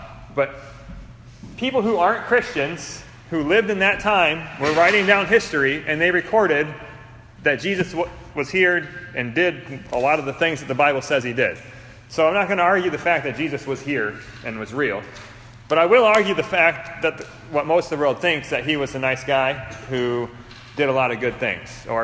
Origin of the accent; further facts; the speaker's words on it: Iowa, United States; We're not maybe the smartest people out here, and we're from Benton County, so you Tama County people can look down at us.